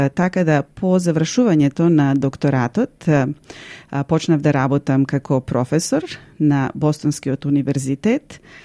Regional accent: Štip, Eastern, North Macedonia; also born or lived in Skopje; Јас сум родена во Скопје, во Република Македонија, а живеев во Штип како дете, како средношколец.

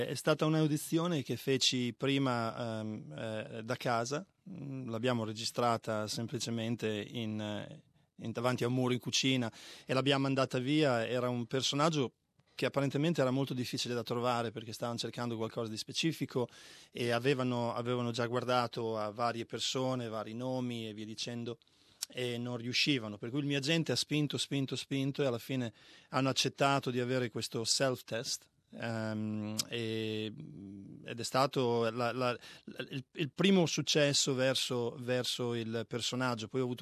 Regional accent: Bologna, Emilia-Romagna, Italy; moved away as an adult; now in Australia; sono nato a Bologna e sono in Australia quest'anno da 24 anni.

